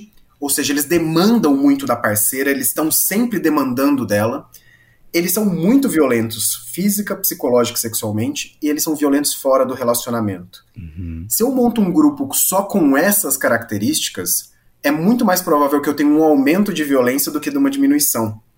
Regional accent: São Paulo, Brazil; Eu que sou do interior de São Paulo

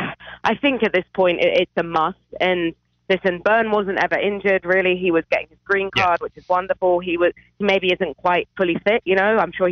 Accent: England, United Kingdom; Oh, I'm still English.

